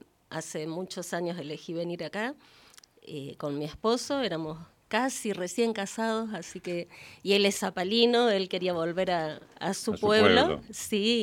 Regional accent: Las Heras, Santa Cruz, Argentina; De Las Heras, Santa Cruz.

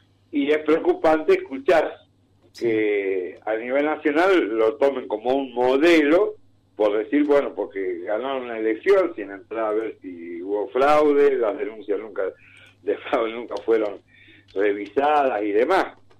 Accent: Argentina

